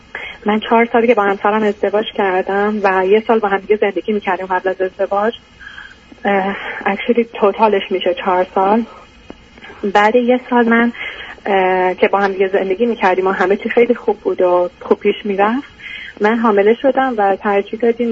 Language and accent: Persian; Iran; moved away as an adult; تو ایران انجینیرینگ خونده بودم و بعدش هم سر کار میرفتم، تا اینکه بعد اپلای کردم اومدم از ایران بیرون و اومدم اینجا و میشه گفت که نیوکامر بودم.